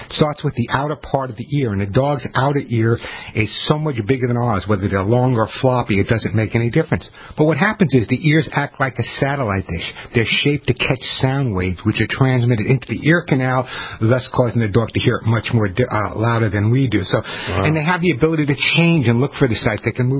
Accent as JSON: {"language": "English", "town": "Long Island", "region": "New York", "country": "United States", "tie": "born or raised there", "said": "I love fireworks. I grew up on Long Island. There were fireworks every weekend."}